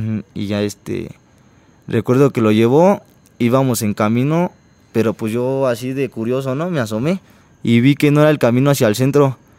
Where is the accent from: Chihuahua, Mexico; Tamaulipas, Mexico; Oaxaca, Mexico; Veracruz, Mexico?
Chihuahua, Mexico; Ciudad Juárez; yo soy de Ciudad Juárez, Chihuahua. Crecí con mis padres, mis dos hermanas mayores y mi hermano menor. Pues nosotros nos trasladamos de un lado a otro por los oficios de mi papá